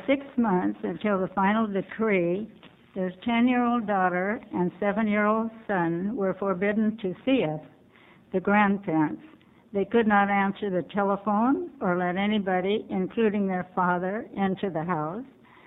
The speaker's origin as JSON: {"language": "English", "town": "Milwaukie", "region": "Oregon", "country": "United States", "said": "I'm from Milwaukee, Oregon."}